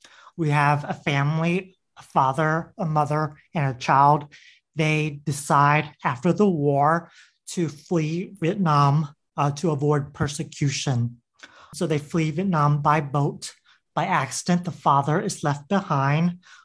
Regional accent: Washington, D.C., District of Columbia, United States; I planned to set it in my hometown of Washington, D.C., but I really felt a wall there.

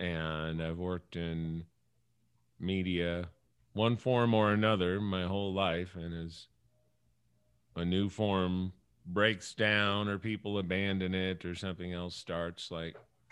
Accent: New Orleans, Louisiana, United States; also born or lived in Arizona; I'm born and raised in New Orleans, and I lived there until about middle school.

